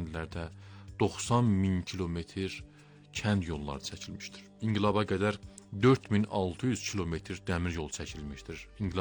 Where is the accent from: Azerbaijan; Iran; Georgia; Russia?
Iran; biz hamımız İranlıyız. Qanımız İranlı qanıdır belə deyək də, ruhiyyatımız, mədəniyyətimiz, hamımız İranlıyıq